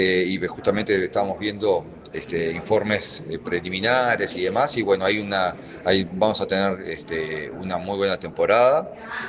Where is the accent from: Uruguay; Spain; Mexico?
Uruguay; el carnaval es una de las expresiones más importantes que tenemos como uruguayo